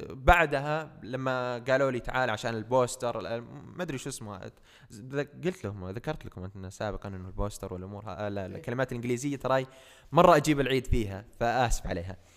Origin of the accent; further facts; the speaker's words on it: Al-Qassim, Saudi Arabia; الوحيد من القصيم وضمن الخمسين الأوائل على مستوى المملكة في الابتكار هذا